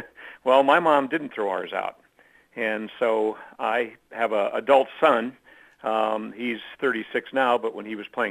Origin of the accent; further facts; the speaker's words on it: Des Moines, Iowa, United States; going back all the way to my childhood, growing up in Des Moines with three brothers, we all had paper routes